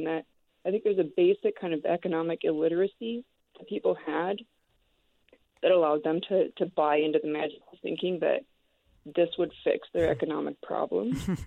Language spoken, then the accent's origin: English; Minnesota, United States; also born or lived in United Kingdom; I'm a native Minnesotan, but I'm a British citizen as well and have lived and worked there for about a decade.